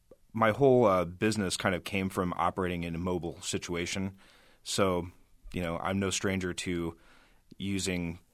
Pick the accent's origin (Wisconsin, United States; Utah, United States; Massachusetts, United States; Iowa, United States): Iowa, United States; Denison; like even in my hometown, Denison, Iowa, we have a taco truck now